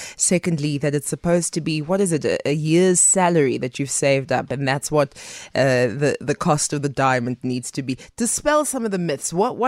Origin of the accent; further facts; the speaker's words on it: Diepkloof, Gauteng, South Africa; I grew up in Diepkloof Zone 4.